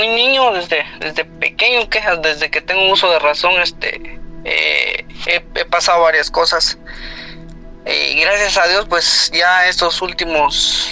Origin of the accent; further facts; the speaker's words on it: Guatemala; now in Tennessee, United States; yo soy de Guatemala, pero ahorita los escucho desde Tennessee.